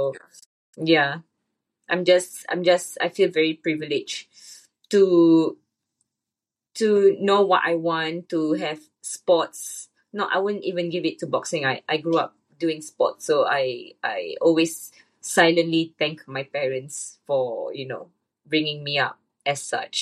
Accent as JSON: {"language": "English", "country": "Singapore", "tie": "born or raised there", "said": "I'm sure growing up in Singapore, like, we are very much education focused"}